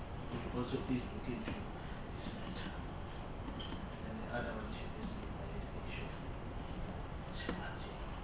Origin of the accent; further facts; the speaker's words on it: South Africa; I feel that I'm not to take freely as a South African citizen, but my life is not here.